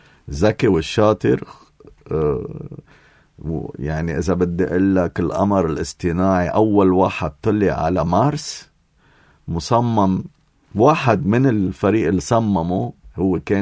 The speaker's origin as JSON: {"language": "Arabic", "country": "Lebanon", "said": "أنا أصل لبناني"}